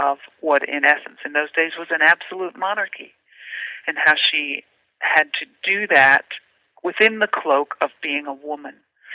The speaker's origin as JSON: {"language": "English", "country": "United States", "also_born_or_lived": "United Kingdom", "said": "I was a girl, though I'm an American. I moved to Britain with my parents when I was 16 months old, so I lived there until I was 11."}